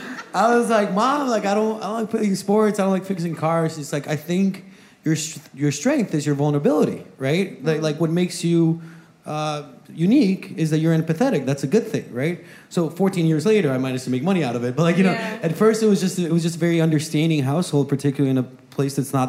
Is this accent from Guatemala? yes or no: yes; Guatemala; so where are you from? And I'm like, oh, Guatemala.